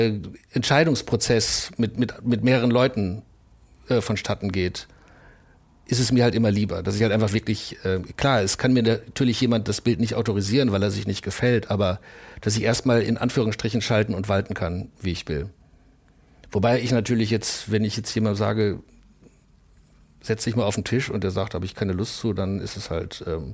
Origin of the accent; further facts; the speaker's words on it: Bielefeld, North Rhine-Westphalia, Germany; ich komme aus Bielefeld